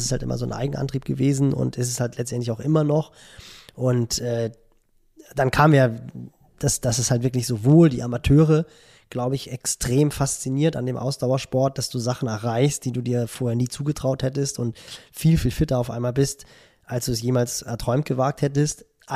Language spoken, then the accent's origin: German; Barmstedt, Schleswig-Holstein, Germany; ich bin ja in Barmstedt groß geworden, so einem kleinen Vorort von Hamburg, 45 Autominuten entfernt.